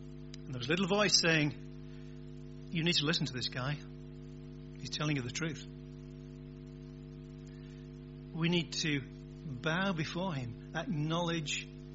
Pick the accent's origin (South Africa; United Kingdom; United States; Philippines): United Kingdom; England; Are we a bit the same? I'm English.